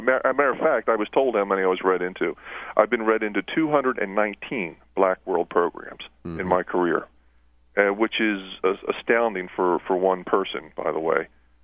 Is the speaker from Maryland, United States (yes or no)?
yes; Maryland, United States; Maryland at the time, which is my home state